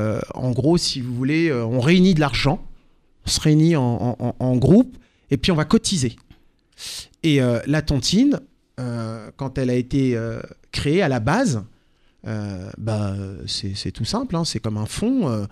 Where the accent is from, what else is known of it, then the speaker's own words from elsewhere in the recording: France; Parce que je venais de France.